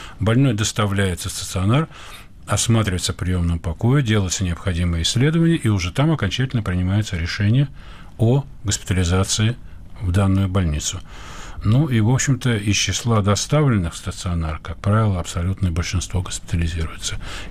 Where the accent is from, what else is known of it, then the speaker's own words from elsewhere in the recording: Moscow, Russia; born there; в деревне под Одессой, откуда, собственно, мои корни, хотя я родился в Москве, корни моих родителей.